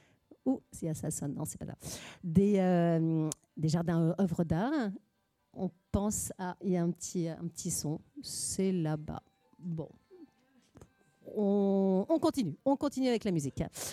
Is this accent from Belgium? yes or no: no; Brittany, France; Par chez nous, dans le Finistère, sur une île